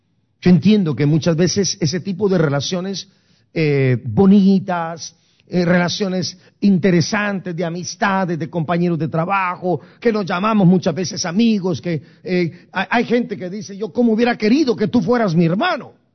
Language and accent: Spanish; Guatemala; moved away; Yo me vine igual que ustedes, muchachos, de Guatemala. El 13 de febrero de 1982 yo me vine para acá, de migrante igual que ustedes.